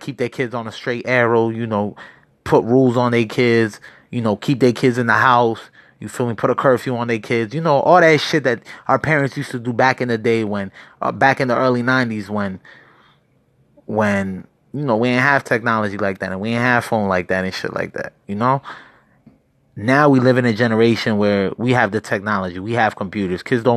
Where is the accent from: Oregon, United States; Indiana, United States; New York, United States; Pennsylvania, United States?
Pennsylvania, United States; Allentown; especially back in my hometown in Allentown